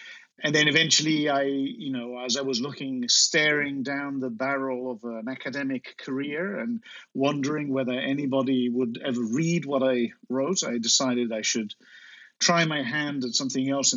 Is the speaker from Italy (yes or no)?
yes; Italy; also born or lived in United States; now in London, United Kingdom; I'm actually half English, half Italian, so I grew up in Italy, but then most of my professional career was between the US and the UK, and my mum's English, which is why I sound this way.